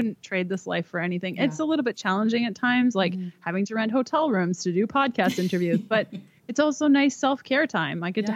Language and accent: English; Canada; We're from Canada. I need cooler climate.